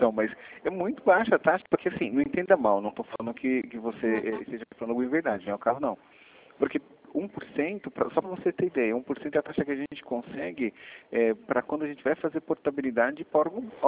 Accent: São Paulo, Brazil; eu sou de São Paulo, mas eu moro no interior hoje, né? Então, assim, eu fugi do caos. Eu morava na região de São Luís

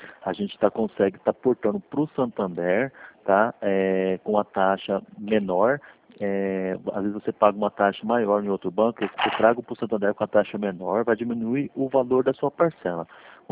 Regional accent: Campo Grande, Mato Grosso do Sul, Brazil; Eu sou de Campo Grande, eu fico aqui na Barão do Rio Branco, número 1442, do lado da agência Santander.

